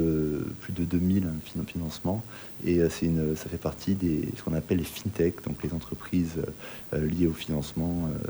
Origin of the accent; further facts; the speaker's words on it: Nouméa, New Caledonia; also born or lived in Australia / France; Donc, je suis calédonien, j'ai grandi entre le Mont-d'Or et Nouméa, et j'ai ensuite étudié en Australie, en France